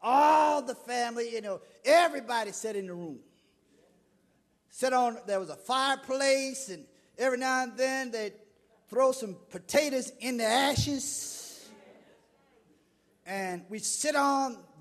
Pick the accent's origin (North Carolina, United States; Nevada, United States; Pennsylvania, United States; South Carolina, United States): South Carolina, United States; I remember as a boy growing up in South Carolina, my grandfather was a sharecropper.